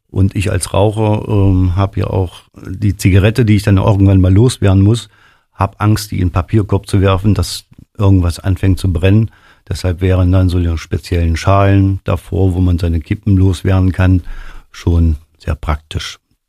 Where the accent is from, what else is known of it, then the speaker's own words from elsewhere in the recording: Aschersleben, Saxony-Anhalt, Germany; Ich will einfach meine Heimat noch attraktiver machen.